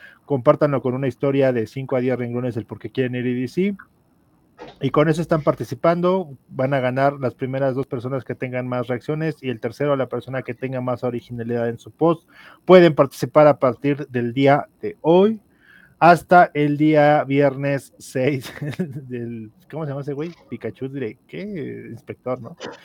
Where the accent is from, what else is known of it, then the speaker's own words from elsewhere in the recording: Mexico; Soy orgullosamente mexicano